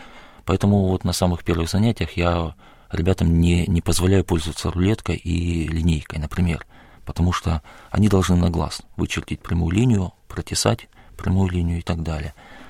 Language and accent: Russian; Vidlitsa, Republic of Karelia, Russia; born there; я родился на селе в Карелии, в Волонецком районе, село Видлица. Это старое uh-huh. карельское село.